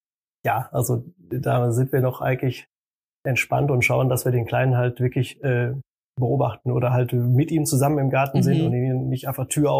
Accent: North Rhine-Westphalia, Germany; ich komme ja aus dem Ruhrpott

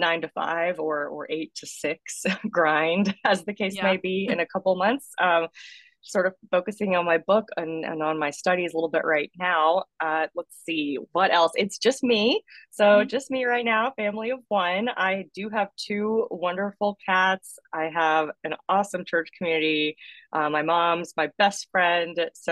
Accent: Greenville, South Carolina, United States; now in Washington, United States; I'm originally from the South, from Greenville, South Carolina. So shout out to upstate folks there

